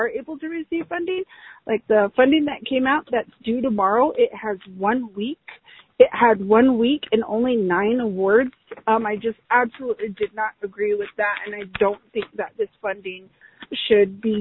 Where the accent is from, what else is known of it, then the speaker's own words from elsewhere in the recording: Arizona, United States; I am from the White Mountain Apache Tribe